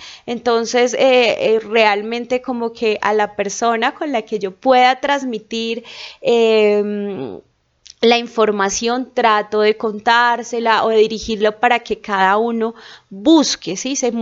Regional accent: Tolima, Colombia; nosotros somos tolimenses, somos de origen tolimense

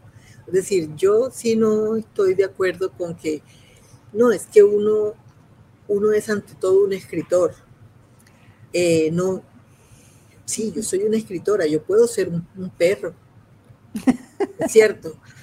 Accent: Majagual, Sucre, Colombia; Era yo muy joven en mi pueblo, en Majagual, en un pueblo apartado de Sucre, de La Mojana, que en estos momentos está inundado.

